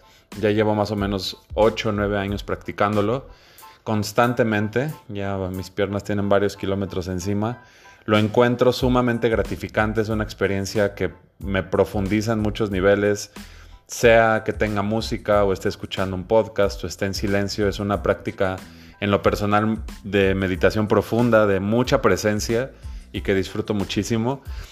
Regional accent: Mexico City, Mexico; born there; now in Guadalajara, Mexico; Es todo un nombre de novela. Nací en la Ciudad de México un 4 de octubre de 1986, para que grabes la fecha y me mandes algún regalo por ahí. Y actualmente radico en la ciudad de Guadalajara, Jalisco. Tengo 33 años

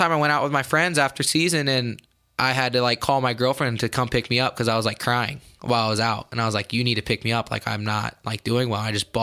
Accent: Champaign, Illinois, United States; I didn't grow up an Iowa wrestling fan. Obviously, I'm from Champaign, so, like, I grew up an Illinois wrestling fan

